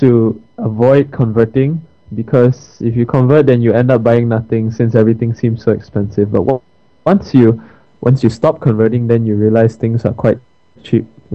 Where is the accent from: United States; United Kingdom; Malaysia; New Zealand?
Malaysia; now in Ireland; Hello from Ireland, and as the Irish say, things are grand here. Hope you have a grand time back home. And I miss home. So how is home actually? How is things in Malaysia?